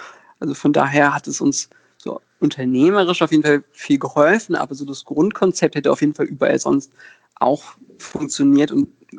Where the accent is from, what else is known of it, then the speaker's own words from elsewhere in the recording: Berlin, Germany; ich bin in Berlin geboren und hier aufgewachsen.